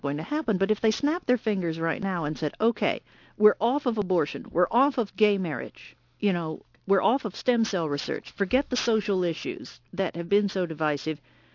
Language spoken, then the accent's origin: English; the South, United States; As a Southerner, I hated to see all that good tea go to waste.